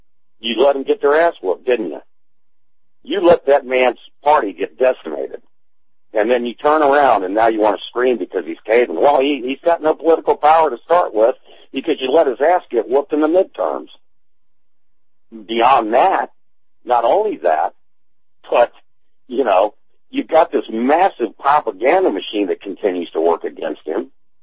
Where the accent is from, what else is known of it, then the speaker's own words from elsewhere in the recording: Atlanta, Georgia, United States; I came from Atlanta.